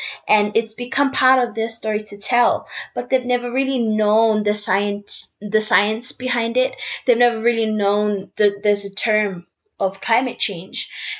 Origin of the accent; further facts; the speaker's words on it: Samoa; I was born and raised in Samoa, a tropical paradise with beautiful beaches and lush greenery.